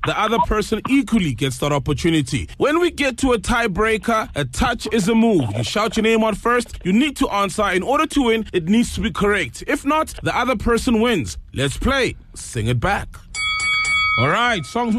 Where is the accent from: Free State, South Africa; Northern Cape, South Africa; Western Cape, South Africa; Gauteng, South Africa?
Gauteng, South Africa; Randfontein; from Randfontein.